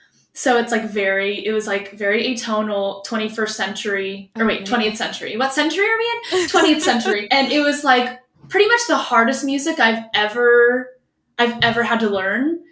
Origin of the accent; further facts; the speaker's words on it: Winter Haven, Florida, United States; I am a Florida girl. I was born in Winter Haven, which some beautiful people, town.